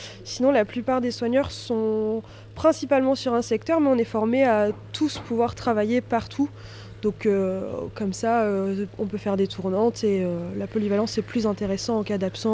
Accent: Belgium; Moi je viens de Belgique, j'ai fait mes études là-bas, donc en agronomie.

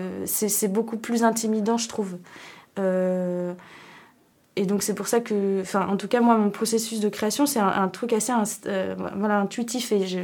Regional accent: Saint-Nazaire, Pays de la Loire, France; j'ai grandi à Saint-Nazaire, et maintenant j'y habite plus, mais je suis très attachée à cette ville, et j'ai grandi là-bas

